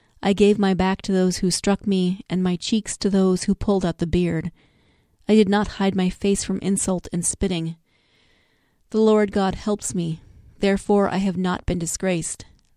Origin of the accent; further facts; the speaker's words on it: Montana, United States; I grew up in Montana, so it was never warm for sunrise service.